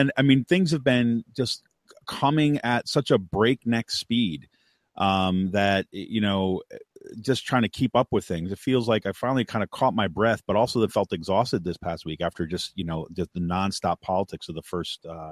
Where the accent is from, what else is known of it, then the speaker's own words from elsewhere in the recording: Utica, New York, United States; And we're on the kind of plateau where I grew up in Utica, or we spent a lot of time in Syracuse.